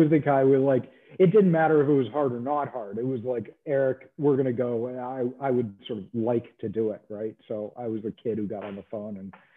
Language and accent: English; Toronto, Ontario, Canada; You know, I grew up in Toronto, conservative Jewish family.